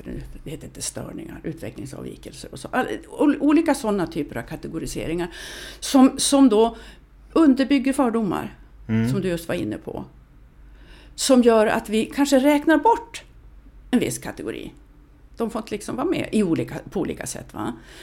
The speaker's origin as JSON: {"language": "Swedish", "town": "Lycksele", "region": "Västerbotten County", "country": "Sweden", "tie": "born there", "said": "Jag är född i Lycksele. Det är inte många som är det, men okej, det är ganska många."}